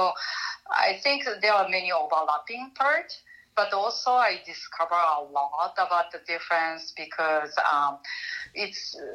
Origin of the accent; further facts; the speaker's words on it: Japan; English is a second language; now in United States; So since I'm originally from Japan, I've been talking to Japanese immigrants and the Japanese Americans